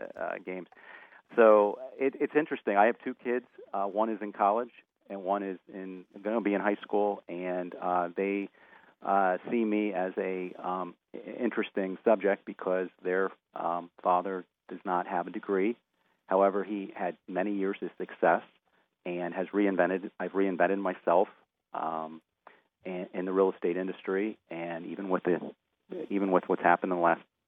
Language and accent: English; Columbus, Ohio, United States; I wanted to let you know, I grew up here in Columbus.